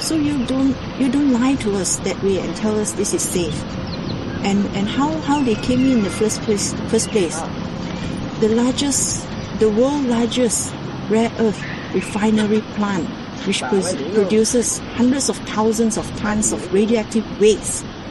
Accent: Kuantan, Pahang, Malaysia; I grew up in Kuantan, was born in Kuantan, I grew up in Kuantan. I came back to Kuantan to work, I raised my family in Kuantan.

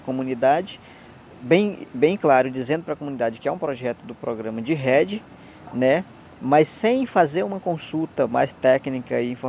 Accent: Acre, Brazil; A minha terra é a terra indígena

